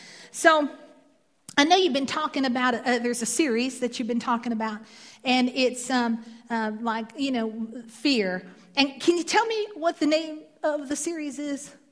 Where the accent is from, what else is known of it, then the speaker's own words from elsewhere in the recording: Fort Wayne, Indiana, United States; also born or lived in Columbia City, Indiana; so I hail from Columbia City, or what we like to fondly call it is Columbia, Tucky, just up over. And I grew up in Fort Wayne